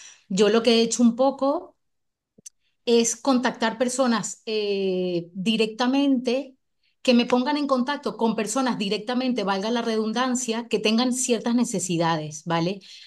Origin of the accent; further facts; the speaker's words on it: Argentina; now in Valencia, Spain; Yo soy de Argentina, llegué acá en marzo, no conozco la zona